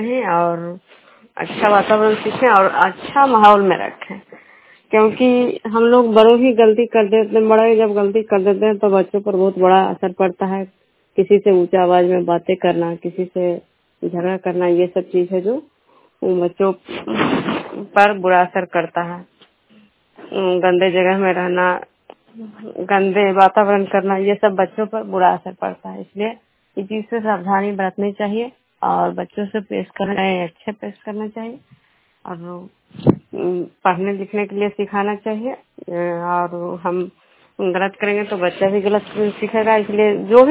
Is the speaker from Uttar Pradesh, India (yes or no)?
no; Bishnupur, Bihar, India; मैं बिष्णुपुर ग्राम खतरा पंचायत नालंदा जिला नगरनसा प्रखंड की निवासी हूँ।